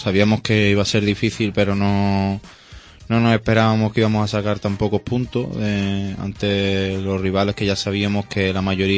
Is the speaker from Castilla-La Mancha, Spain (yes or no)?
no; Cádiz, Andalusia, Spain; also born or lived in Jerez; mi familia, tanto mi padre como mi madre, son de Jerez y... pero yo me fui a vivir a Cádiz a los 3 días porque mi padre estaba destinado allí en Cádiz, es ferroviario, y me fui a vivir allí y me he criado desde chiquitito en Cádiz